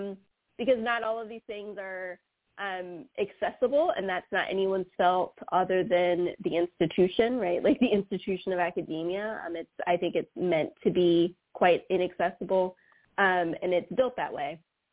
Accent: North Carolina, United States; I got to come back home because I'm from North Carolina, and so now I'm, like, essentially down the street from my family.

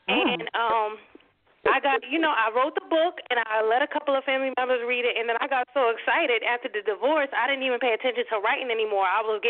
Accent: Georgia, United States; also born or lived in St. Louis; I have no sisters, and I grew up in Cobb County, Georgia, But I didn't stay long, and I've been so many states since then. I've lived all up and down the East Coast and in St. Louis.

